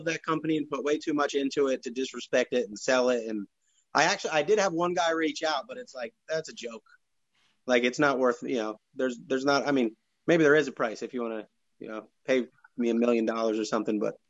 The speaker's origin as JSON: {"language": "English", "town": "Phillipsburg", "region": "New Jersey", "country": "United States", "tie": "born or raised there", "said": "No, North Jersey. I grew up in Phillipsburg, so right on the PA border."}